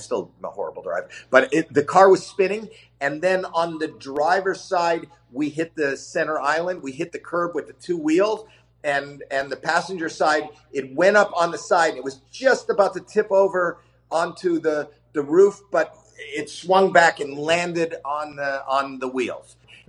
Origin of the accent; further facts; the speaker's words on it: Toronto, Ontario, Canada; I grew up in Toronto